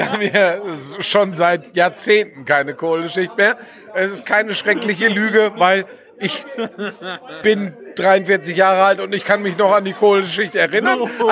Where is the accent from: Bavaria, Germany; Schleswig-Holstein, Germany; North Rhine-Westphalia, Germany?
North Rhine-Westphalia, Germany; Dortmund; ich als Ur-Dortmunder darf wahrscheinlich sagen